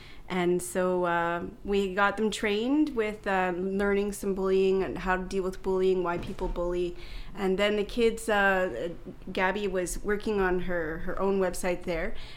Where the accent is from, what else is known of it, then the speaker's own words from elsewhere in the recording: Nova Scotia, Canada; I know I'm from Nova Scotia myself